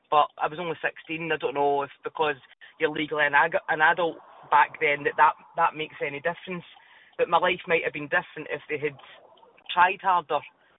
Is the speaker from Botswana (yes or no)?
no; Scotland, United Kingdom; No, I'm Scottish.